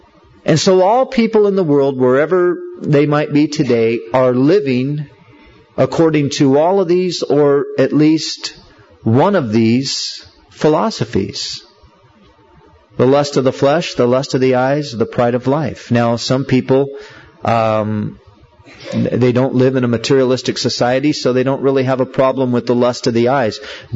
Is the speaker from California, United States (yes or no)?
yes; California, United States; I'm a Californian, man, Southern California. Oh, yeah, man, I surf, you know.